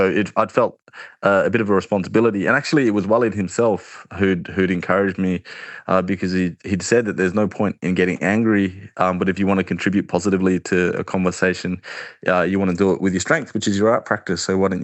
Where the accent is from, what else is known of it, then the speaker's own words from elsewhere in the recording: Perth, Western Australia, Australia; I grew up in East Cannington, in Perth, and it's like it's a mix of people there, like ethnicities. There's a lot of Muslim kids there. There's all sorts of different things. A lot of Aboriginal kids, a lot of Islander kids, a lot of white kids.